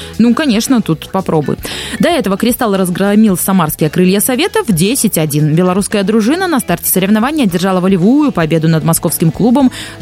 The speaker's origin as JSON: {"language": "Russian", "country": "Belarus", "said": "Подожди, мы же белорусы мирные люди."}